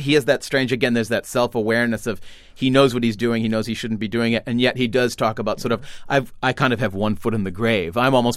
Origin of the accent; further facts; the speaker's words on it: Wenham, Massachusetts, United States; Well, so I live in Topsfield. I grew up in Wenham. They're towns right next to each other up on the North Shore.